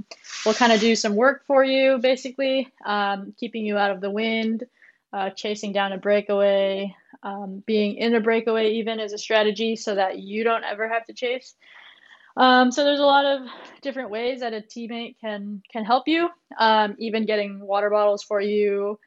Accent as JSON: {"language": "English", "town": "Tustin", "region": "California", "country": "United States", "tie": "born or raised there", "also_born_or_lived": "Garden Grove, United States / Cyprus", "said": "So I was born in Garden Grove, California, and then when I was about 6 or so, I spent like five years in Cyprus, and then when I was about 6, our family moved to Tustin, California."}